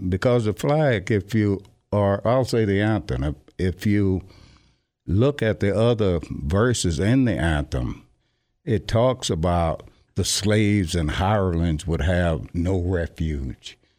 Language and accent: English; Southern US, United States; Growing up in Jim Crow, I didn't have that.